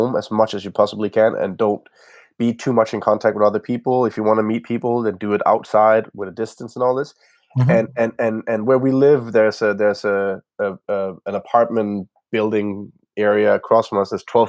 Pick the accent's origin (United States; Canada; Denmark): Denmark; English is a second language; now in Copenhagen, Denmark; It's in my hometown, a small town where I grew up, yeah.